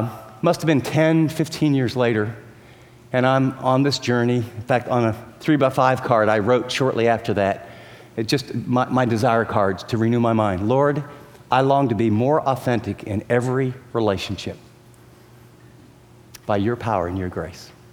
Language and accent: English; California, United States; and I'm from California, and, I got a tie on and a coat